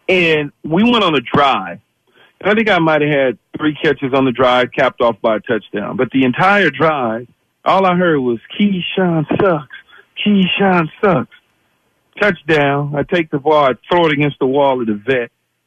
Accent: West Coast, United States; I'm from the West Coast. I'm out west in the Pac-12 country.

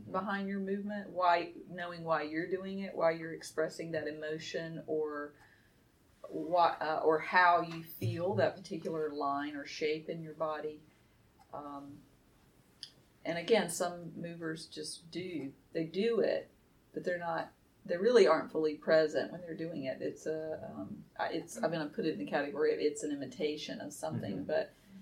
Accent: the South, United States; I was saying growing up in the South, and I am a friendly person

